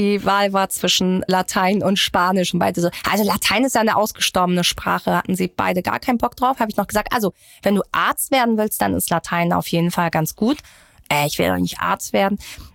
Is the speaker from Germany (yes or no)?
no; Iran; als Iranerin